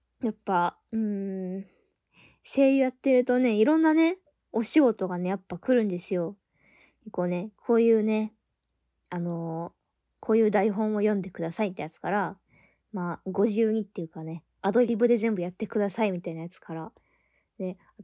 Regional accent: Kansai, Japan; 私ね、あの地元が関西なんですよ。

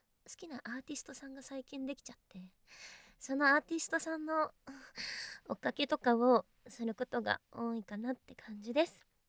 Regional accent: Kanagawa, Japan; 出身地は神奈川県です。

